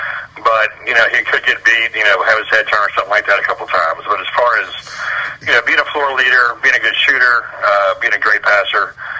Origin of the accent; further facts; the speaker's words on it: North Carolina, United States; I grew up in North Carolina native, so I've been watching ACC basketball since the mid '70s.